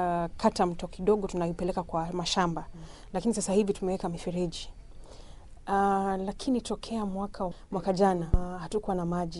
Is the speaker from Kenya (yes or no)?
yes; Nyeri, Nyeri County, Kenya; natoka Kenya. Mimi ni mwanaharakati wa mazingira. Nimezaliwa mahali panaitwa Nyeri. Kenya ina kaunti 47 na nimetoka kwa moja inayoitwa Nyeri. Nikalelewa pale karibu na mlima Kenya, pale chini ya mlima.